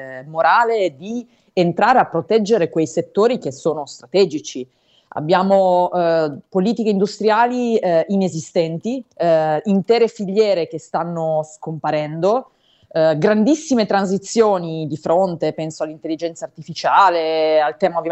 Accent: Turin, Piedmont, Italy; lo dico anche da torinese, per il nostro paese

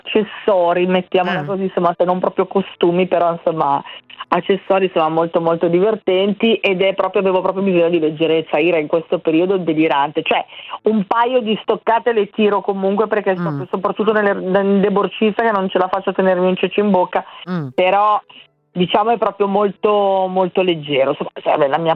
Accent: Pioltello, Lombardy, Italy; io sono proprio di Pioltello e quindi sono … così, semplice senza H

